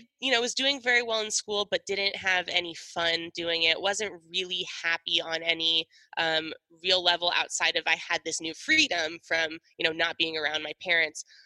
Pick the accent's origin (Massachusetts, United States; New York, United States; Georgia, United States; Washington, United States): Washington, United States; Seattle; So I grew up in Seattle, Washington, always did very well in school, was very school focused.